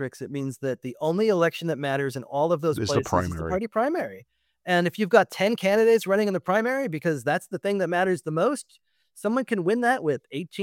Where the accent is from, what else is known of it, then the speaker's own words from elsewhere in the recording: Connecticut, United States; And I grew up in Connecticut with Lowell Weicker, you know, working in Lowell Weicker's